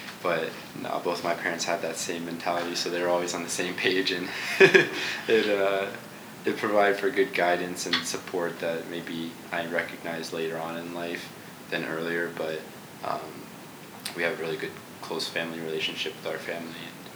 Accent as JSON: {"language": "English", "town": "State College", "region": "Pennsylvania", "country": "United States", "tie": "born or raised there", "said": "our parents instilled in us growing up in State College and growing up as being Muslim and trying to practice the faith more and more."}